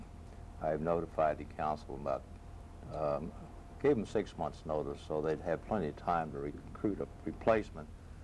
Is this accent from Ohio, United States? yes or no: no; Oklahoma, United States; born there; Well, I was born in southern Oklahoma. My family was from Oklahoma. They originally were from Texas, and they moved to Oklahoma in the early part of the 20th century.